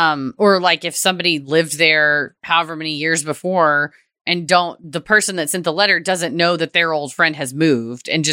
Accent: New England, United States; It's worth noting here that I grew up in New England with a very Irish, sarcastic, and dark-humored family, so conditions were ripe for me to be fucked with.

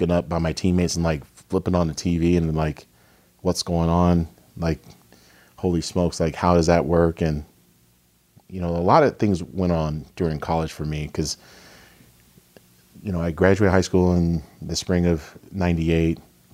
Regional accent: Seattle, Washington, United States; I was born in Seattle, Washington. Grew up there. Went to grade school, K through 12.

